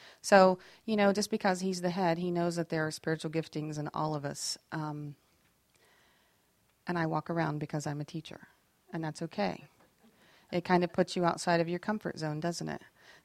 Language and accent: English; Appalachia, United States; Well, I'm an Appalachian woman, and here's how we would say it.